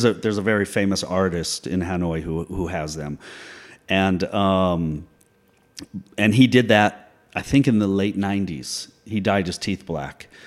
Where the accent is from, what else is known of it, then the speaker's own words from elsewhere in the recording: Boulder, Colorado, United States; And even growing up, even in 7th grade, I remember one of my teachers. I'm from Boulder, Colorado. So lots of hippies there, anti-war people.